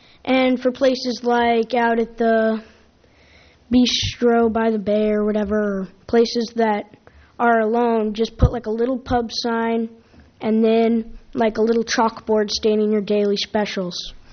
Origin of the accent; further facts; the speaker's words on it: Merced, California, United States; I'm from Merced. I'm visiting my grandma and grandpa.